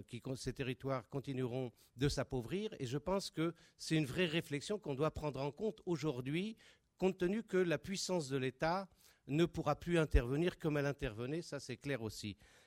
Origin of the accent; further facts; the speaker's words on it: Paris, Île-de-France, France; moi je viens de Paris où j'ai fait toute ma vie professionnelle. J'étais donc un peu hors sol et en venant dans la Drôme, je me suis remis un petit peu sur un territoire.